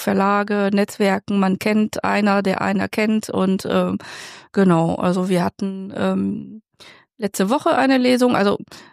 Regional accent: France; German is a second language; moved away as an adult; now in Germany; Ich komme aus Frankreich. Ich lebe seit 98 hier in Deutschland.

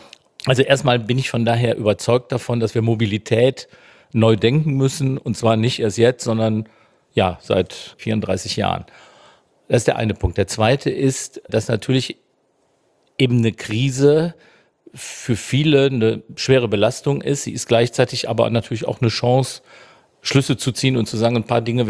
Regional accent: North Rhine-Westphalia, Germany; wir kommen aus Nordrhein-Westfalen

